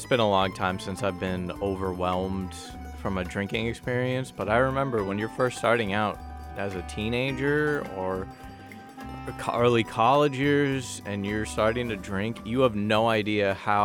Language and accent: English; California, United States; A big thing I've noticed is I'm from California, and they legalized marijuana.